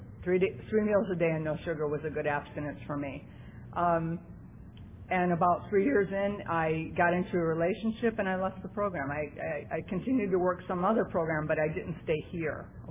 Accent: California, United States; I walked into a meeting in the Valley. I'm from the San Fernando Valley.

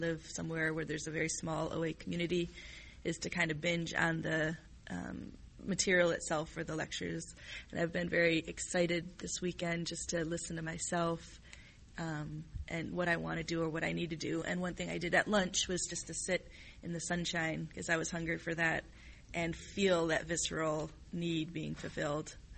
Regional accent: Alaska, United States; from Alaska.

